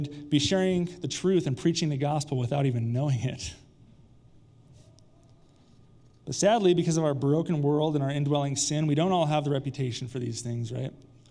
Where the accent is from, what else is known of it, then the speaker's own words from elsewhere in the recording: Magna, Utah, United States; I get it, I'm from Magna.